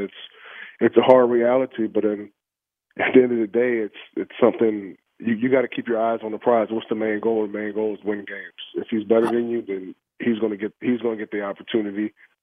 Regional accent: King George, Virginia, United States; I'm a kid from King George, Virginia.

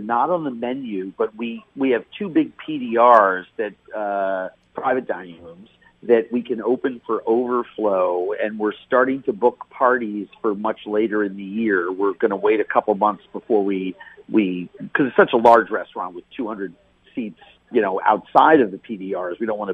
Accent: Minnesota, United States; And I think Minnesotans, if I'm cooking in my hometown for my home, you know, people, should be eating the food that I want to serve.

